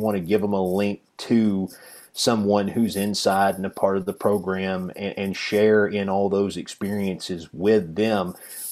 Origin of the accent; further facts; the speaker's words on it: Tennessee, United States; John Ward was a guy I got to listen to growing up in East Tennessee.